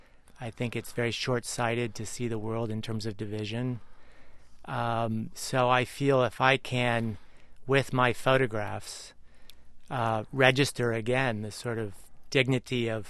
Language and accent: English; Midwest, United States; Well, I grew up in the Midwest.